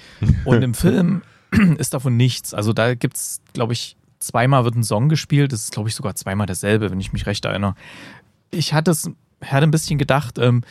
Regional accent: East Germany, Germany; speziell für mich als jemand, der da groß geworden ist im Osten.

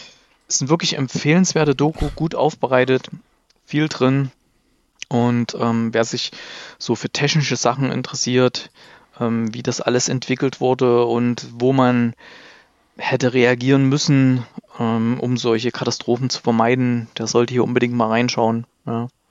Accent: Stuttgart, Baden-Württemberg, Germany; Und wir sind ja aus Stuttgart, wir nehmen ja einen Podcast immer in Stuttgart auf

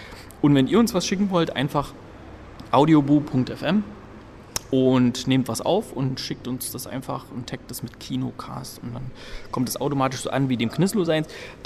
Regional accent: Gera, Thuringia, Germany; Ich begebe mich nämlich in meine alte Heimat und werde am Mittwoch dort nochmal die Sneak besuchen

